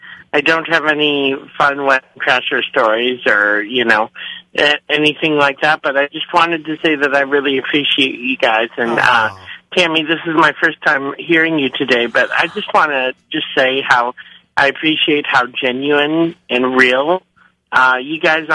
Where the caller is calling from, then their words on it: Waukesha, Wisconsin, United States; I'm calling from Waukesha, Wisconsin.